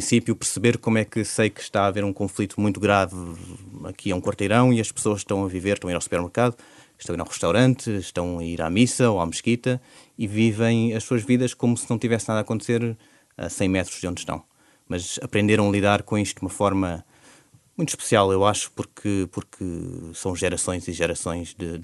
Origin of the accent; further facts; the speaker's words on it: Portugal; senti muita proximidade comigo enquanto português